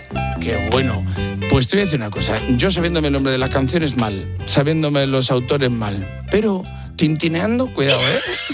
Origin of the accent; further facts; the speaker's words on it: Valladolid, Castile and León, Spain; porque yo soy de Valladolid y se nos da el mal la primera